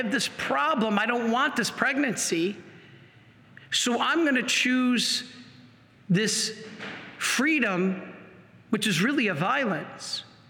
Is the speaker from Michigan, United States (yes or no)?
yes; Michigan, United States; Whoa. Michigan, my home state.